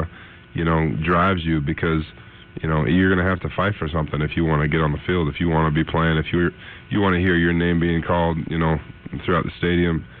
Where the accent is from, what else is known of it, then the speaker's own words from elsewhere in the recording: Utah, United States; You know, just I'm from Utah, so, you know, I grew up in a middle class neighborhood, and you know, I grew up close to the mountains